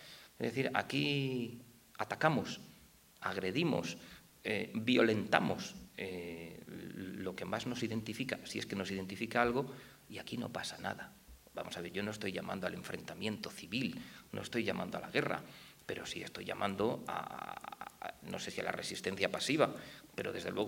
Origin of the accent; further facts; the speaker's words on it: Valladolid, Castile and León, Spain; yo lo digo porque soy de Valladolid, soy muy de Valladolid